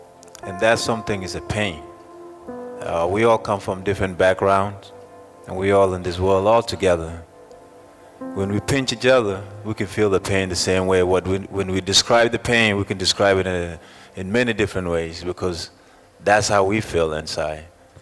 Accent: Sudan; born there; English is a second language; In my case, I was born in Sudan, and so many things happen in our country

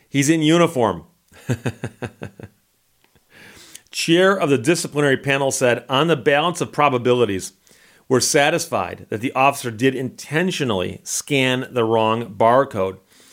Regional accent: United States; So I am an American.

